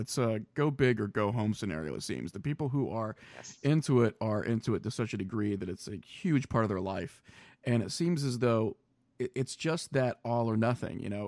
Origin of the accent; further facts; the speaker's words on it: Midwest, United States; moved away; also born or lived in New York; I grew up in the Midwest. And then I ended up moving to New York, and I was in the New York area for about 12 years.